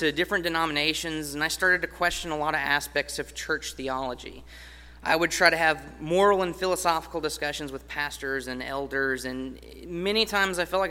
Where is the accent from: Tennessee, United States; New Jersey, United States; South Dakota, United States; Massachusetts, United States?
Tennessee, United States; Crossville; So I grew up in Crossville, Tennessee. I was raised in a Baptist church.